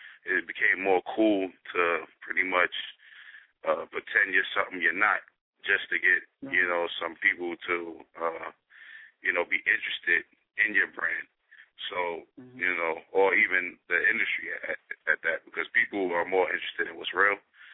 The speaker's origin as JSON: {"language": "English", "town": "Far Rockaway", "region": "New York", "country": "United States", "tie": "born or raised there", "also_born_or_lived": "Brooklyn", "said": "I was born in Brooklyn, and I lived in Brooklyn as an adult, but I was raised in Far Rockaway."}